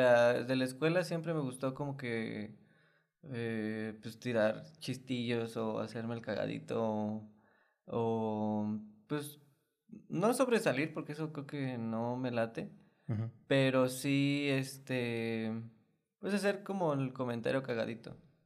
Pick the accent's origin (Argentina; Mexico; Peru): Mexico; Careo, Michoacán; also born or lived in Morelia; Yo nací en Morelia y crecí en un pueblito que se llama Careo.